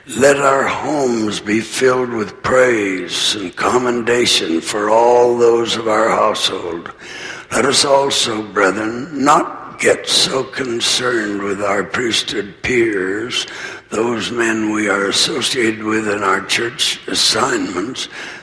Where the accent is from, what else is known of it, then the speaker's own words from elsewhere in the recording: Arizona, United States; with which I was familiar when I was a child growing up in Arizona.